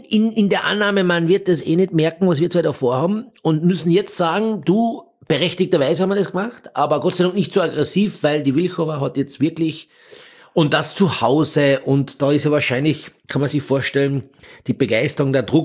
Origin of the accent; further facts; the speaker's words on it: Austria; bei uns in Österreich